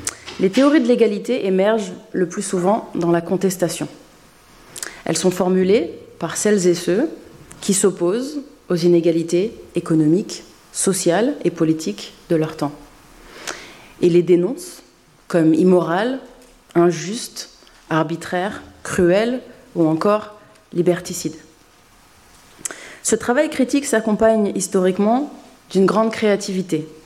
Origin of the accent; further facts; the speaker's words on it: France; moved away as an adult; also born or lived in England / United States; J'ai passé, il est vrai, ces 20 dernières années en Angleterre et aux États-Unis, mais je suis née et j'ai grandi en France.